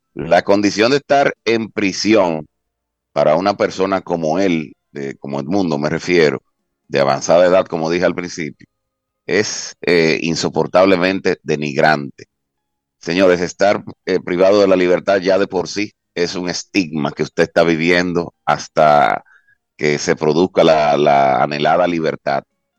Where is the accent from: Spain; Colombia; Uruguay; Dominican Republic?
Dominican Republic; luego de nosotros como dominicanos